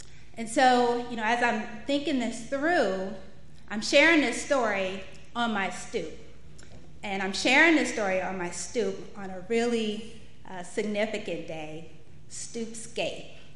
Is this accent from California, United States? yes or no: no; Detroit, Michigan, United States; also born or lived in Baltimore; I was born in West Baltimore, Bon Secours Hospital, and I spent many summers on my grandmother's stoop. I was raised in Detroit, so I'm Baltimore bred, raised in Detroit, but summer raised in Baltimore